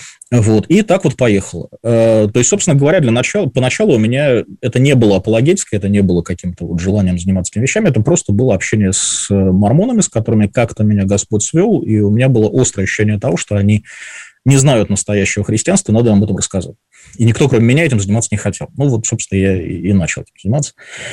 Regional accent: Vyborg, Leningrad Oblast, Russia; Выборг, мой родной город

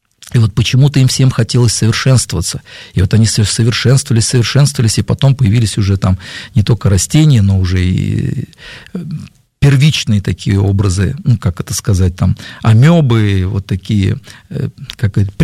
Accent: Mariupol, Donetsk Oblast, Ukraine; Я так рос на Украине, тогда это назывался Жданов, вот сейчас это Мариуполь.

